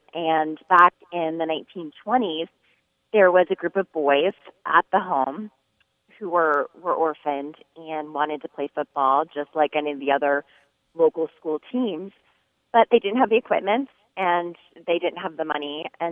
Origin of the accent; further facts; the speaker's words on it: Warren, Ohio, United States; I'm from Northeast Ohio, a little town called Warren.